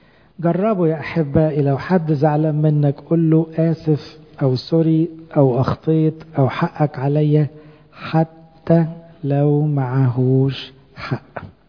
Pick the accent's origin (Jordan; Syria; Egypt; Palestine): Egypt; والحمد لله احنا كمصريين فنانين في دي